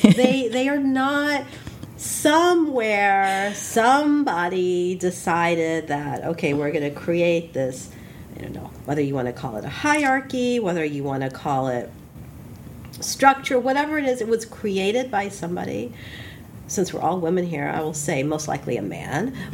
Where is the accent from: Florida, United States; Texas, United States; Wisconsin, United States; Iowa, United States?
Texas, United States; Houston; Excuse me, I was born in Houston, way back in the 60s. And my parents had come here in the early 60s. And so growing up, so when I came, there were 20 Indian families in Houston.